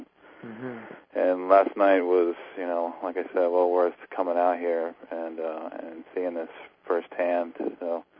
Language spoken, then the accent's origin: English; East Coast, United States; I'm from the East Coast. I came out from Maryland.